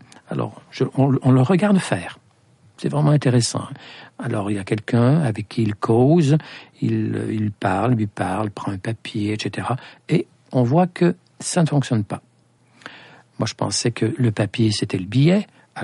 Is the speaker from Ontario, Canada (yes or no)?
no; Quebec, Canada; Nous venons du Québec